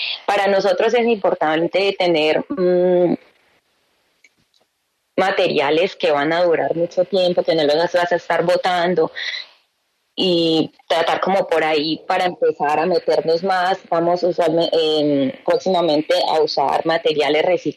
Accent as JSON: {"language": "Spanish", "country": "Colombia", "said": "me parece muy linda la resiliencia de mi pueblo, de mi gente, de cómo han cambiado las cosas. Y ahora cuando la gente va a Colombia"}